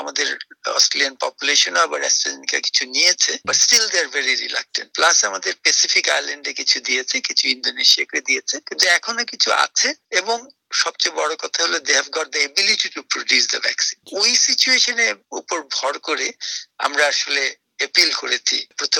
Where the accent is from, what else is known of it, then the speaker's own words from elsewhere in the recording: Bangladesh; আমাদের বাংলাদেশে